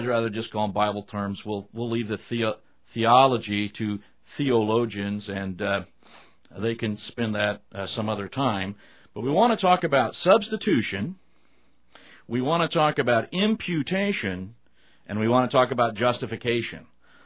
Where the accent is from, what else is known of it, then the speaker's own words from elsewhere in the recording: Omaha, Nebraska, United States; Now I say that because I grew up in Omaha. I went 13 years to a Catholic school.